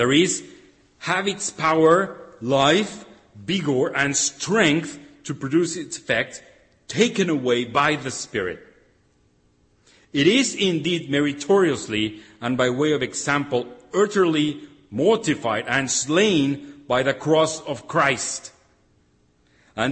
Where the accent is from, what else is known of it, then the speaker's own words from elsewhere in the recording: Mexico; I come from Mexico